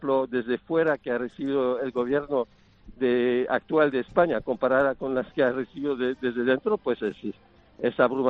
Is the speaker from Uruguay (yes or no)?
no; Switzerland; now in Spain; yo diría, en mi país, Suiza.